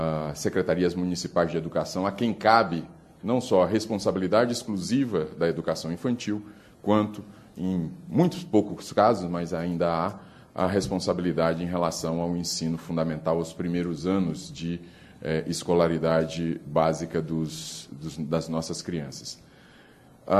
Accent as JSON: {"language": "Portuguese", "region": "Piauí", "country": "Brazil", "said": "do interior do Piauí, de onde eu venho"}